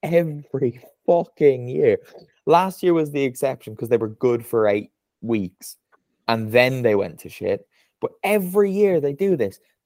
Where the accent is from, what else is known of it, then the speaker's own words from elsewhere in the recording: Ireland; as an Irishman, I've experienced a lot of rain.